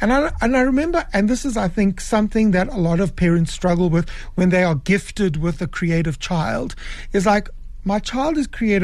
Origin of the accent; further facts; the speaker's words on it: South Africa; born there; I'm of Portuguese extraction, although I was born in South Africa